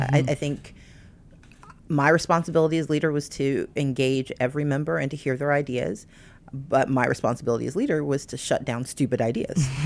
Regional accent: Georgia, United States; my responsibility as an American, as a Georgian, as someone who believes in the resilience of our democracy, says that we have to call out problems when we see them and fight for change

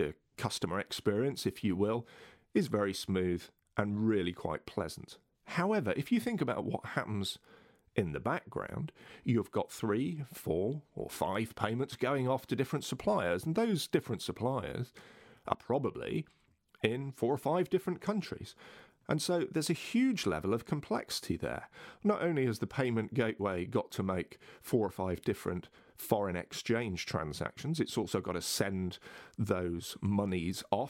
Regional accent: United Kingdom; as you guys will be able to tell by my dulcet tones, I'm European by birth. I guess I'm a Brit, but I'm certainly a European, I hasten to add.

